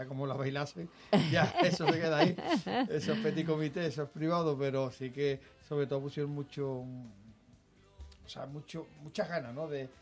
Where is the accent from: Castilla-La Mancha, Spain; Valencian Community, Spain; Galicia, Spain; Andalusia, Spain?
Andalusia, Spain; Jerez; una amiga mía de allí, andaluza, de allí, de mi tierra, de Jerez.